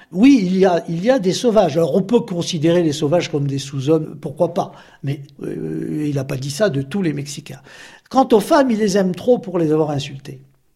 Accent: Algeria; born there; Je suis né en Algérie. Je suis ce qu'on appelle un pied noir. J'ai 74 ans

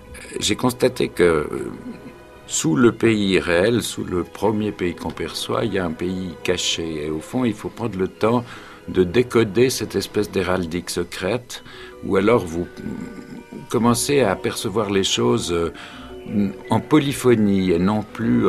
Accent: Switzerland; En ça, je suis un bon Suisse.

